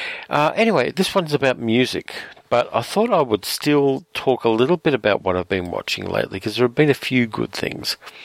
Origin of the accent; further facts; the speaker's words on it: Sydney, New South Wales, Australia; I'll be in Sydney, my hometown